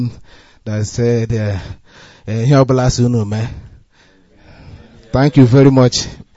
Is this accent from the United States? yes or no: no; Ahiazu Mbaise, Imo, Nigeria; I come from Eziama Ahiazu, Mbise in Imo State.